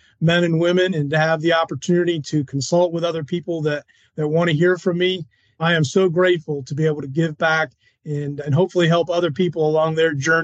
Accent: Jackson, Michigan, United States; also born or lived in Dayton, Ohio; We had moved. As a family, we moved from Dayton, Ohio to a little city called Jackson, Michigan, just west of Detroit by an hour or so. I was getting ready to start seventh grade

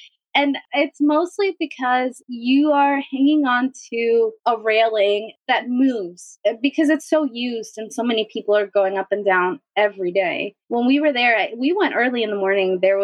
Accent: Colombia; I'm from Colombia

